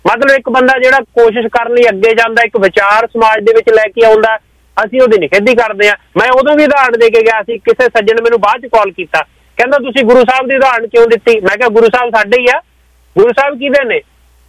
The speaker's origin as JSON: {"language": "Punjabi", "region": "Punjab", "country": "India", "said": "ਅਸੀਂ ਪੰਜਾਬੀ ਹਾਂ ਭਾਈ, ਅਸੀਂ ਪੰਜਾਬੀ ਬੋਲੀ ਦੀ ਮਸ਼ਹੂਰੀ ਕਰਾਂਗੇ?"}